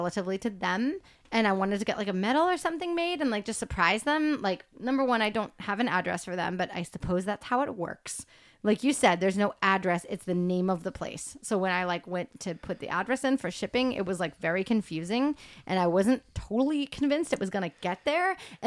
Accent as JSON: {"language": "English", "country": "United States", "said": "Like, I'm so American that that wasn't wildly foreign to me."}